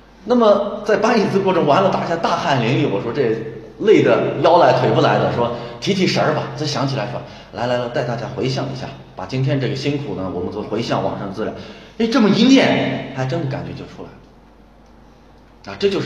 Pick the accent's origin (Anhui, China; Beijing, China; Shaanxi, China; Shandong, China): Shaanxi, China; 因为那个虽然在陕北呢，从小在县城里长大，确实没下过地，